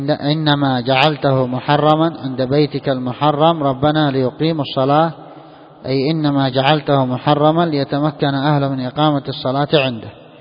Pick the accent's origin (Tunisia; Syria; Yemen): Yemen; فيجبى إليها ثمرات ربما غير معروفة عندنا في اليمن، ما هي معروفة